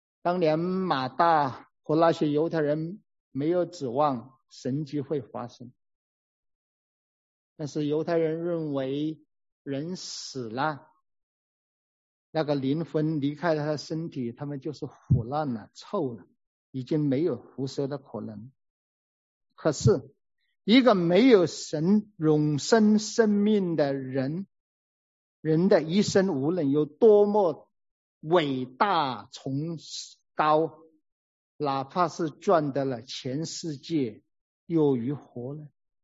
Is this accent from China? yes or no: yes; Hubei, China; accent: Hubei; 我那个湖北音乡音就出来了，